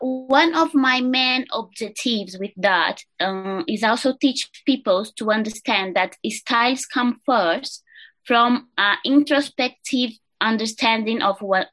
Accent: Canary Islands, Spain; English is a second language; also born or lived in Brazil; Okay, so I was born in Brazil. I'm Brazilian and I grew up in Canary Island.

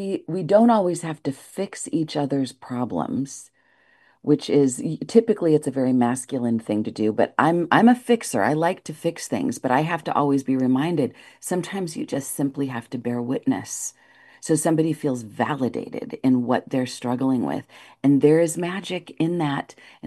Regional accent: Canada; accent: Canadian French; And I hope I'm saying that right with my Canadian French accent.

